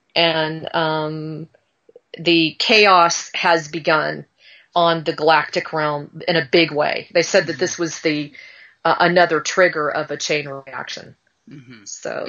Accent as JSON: {"language": "English", "region": "California", "country": "United States", "said": "Now I'm from Southern California"}